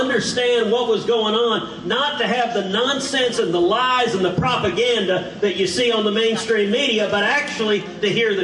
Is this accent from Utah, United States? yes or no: no; Texas, United States; from my home state of Texas